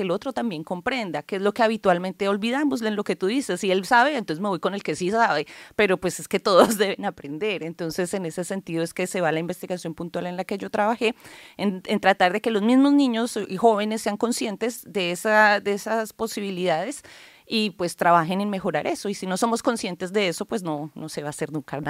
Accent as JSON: {"language": "Spanish", "country": "Colombia", "said": "Yo pues soy colombiana y pues me siento muy feliz de estar acá"}